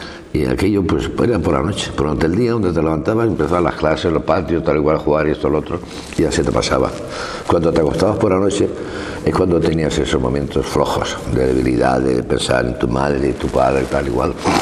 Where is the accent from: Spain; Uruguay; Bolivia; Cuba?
Spain; Novelda, Valencian Community; Luego vino un cura ahí a mi pueblo, a Novelda